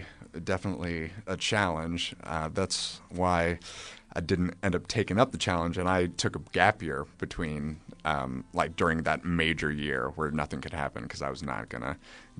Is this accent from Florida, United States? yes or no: yes; Hialeah, Florida, United States; born there; I was born in Hialeah, Florida, so that's about halfway between Fort Lauderdale and Miami.